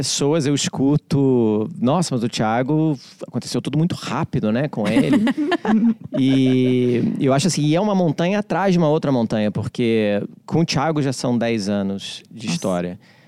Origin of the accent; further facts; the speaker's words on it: Rio de Janeiro, Brazil; eu nasci no Rio de Janeiro, fui criado na zona sul do Rio de Janeiro.